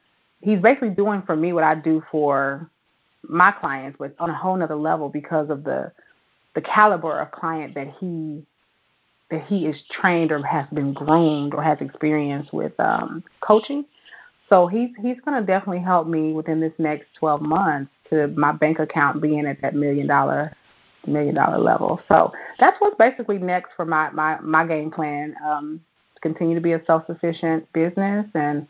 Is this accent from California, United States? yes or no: no; Tulsa, Oklahoma, United States; Black Wall Street. I'm from Tulsa, Oklahoma.